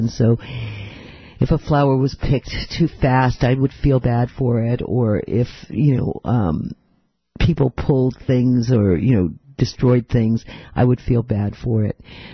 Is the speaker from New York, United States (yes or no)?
yes; Staten Island, New York, United States; I grew up on Staten Island, which was a little bit more woody than the city